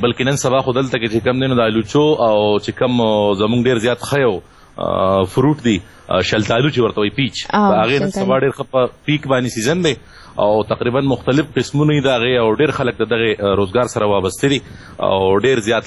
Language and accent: Pashto; Batkhela, Khyber Pakhtunkhwa, Pakistan; زه جی د ملکنډ سیمې بټخیلی سره تعلق ساتم.